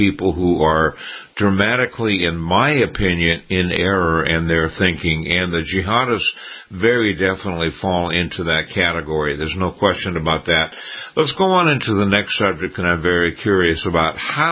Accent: Washington, United States; I'm an American. I live in the northwest corner of Washington

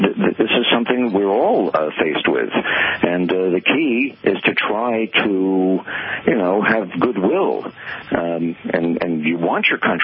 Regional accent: United States; And because they're Chinese and we're American

